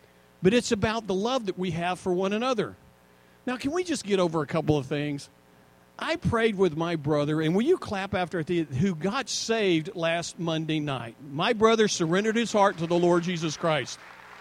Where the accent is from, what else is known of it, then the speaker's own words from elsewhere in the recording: United States; Not just because I'm American, because, you know what, that's how I want to meet God.